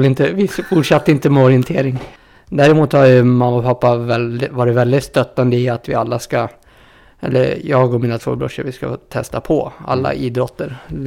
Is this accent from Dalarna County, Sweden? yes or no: yes; Tromsjö, Dalarna County, Sweden; Och här där jag kommer ifrån, då får vi ha två midsommar. En helgen här i Tromsjö, midsommar helgen innan liksom.